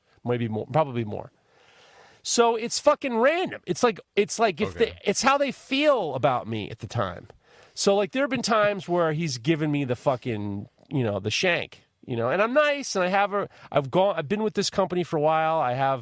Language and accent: English; New York, United States; I'm from New York and get some fucking wood.